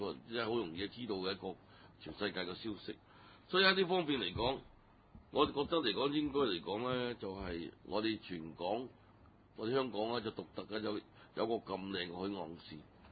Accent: China; 我相信咧就係正所謂我哋中國人嘅説話，讀萬卷書不如行萬里路

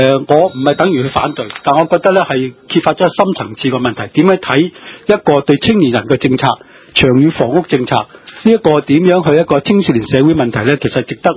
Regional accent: China; 其实我们中国人传统啊，两代同堂、三代同堂、五代同堂一起住呢

